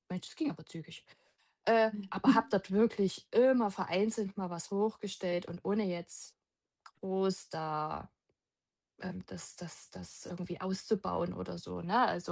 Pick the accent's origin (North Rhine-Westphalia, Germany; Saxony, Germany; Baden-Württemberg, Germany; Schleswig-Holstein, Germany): Saxony, Germany; Chemnitz; ich komme aus Chemnitz, bin ursprünglich auch immer schon in Sachsen gewesen, bin da aber schon ein paar Mal hin und her gezogen